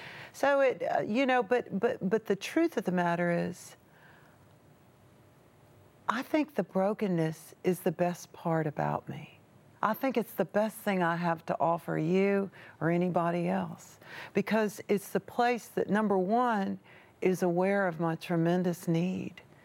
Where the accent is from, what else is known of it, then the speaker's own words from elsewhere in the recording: Tennessee, United States; And also, you know, I'm from the South. I'm from Tennessee, and in Southern culture.